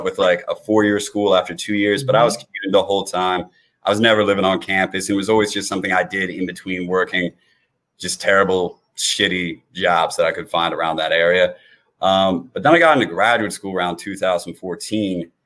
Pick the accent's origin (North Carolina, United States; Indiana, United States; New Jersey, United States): New Jersey, United States; Yeah, so I was born in New Jersey. It's easier to say I'm from parts of South Jersey.